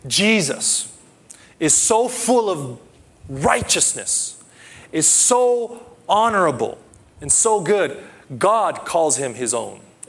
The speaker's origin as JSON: {"language": "English", "country": "United States", "lives_now": "Hiroshima, Japan", "said": "But I come from the States, not so many that you meet in the Protestant circles. My image of the priest before I met the ones here in Hiroshima"}